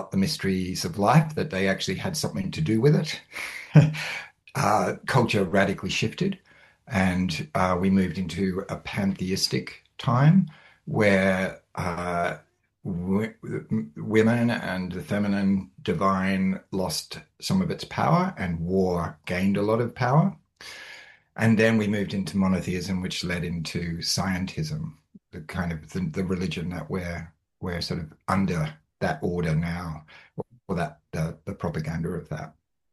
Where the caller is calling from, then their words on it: Victoria, Australia; I'm calling in from Jarrah country. Yeah, just north of Melbourne.